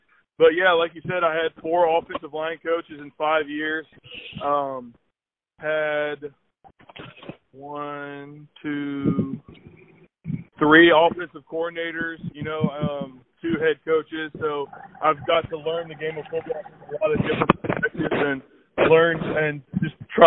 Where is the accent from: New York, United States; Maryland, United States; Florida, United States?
Florida, United States; So growing up in Florida, honestly, I didn't really play football like that growing up.